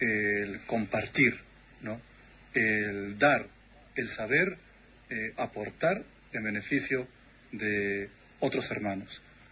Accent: Peru; cuando era niño ya recibía en Perú toda la producción bibliográfica

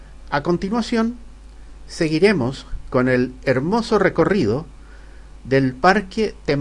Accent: Santiago, Santiago Metropolitan Region, Chile; de Santiago de Chile.

